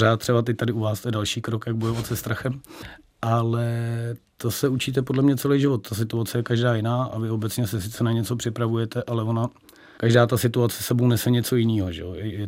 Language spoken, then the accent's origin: Czech; Vysočina Region, Czechia; A já jsem vyrostl na malý vesnici, jako na Vysočině, shodou okolností kousek je vojenské letiště v Náměšti nad Oslavou.